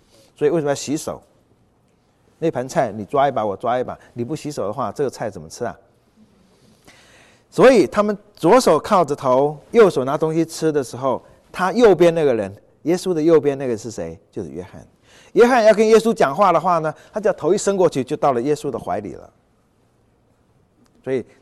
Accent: China; 虽然我们中国人坐桌子跟西方人不太一样

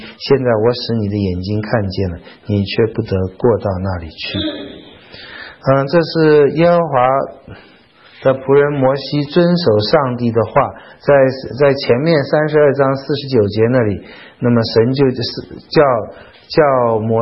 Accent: China; 好像我们中国人说太仓之米层层相应啊

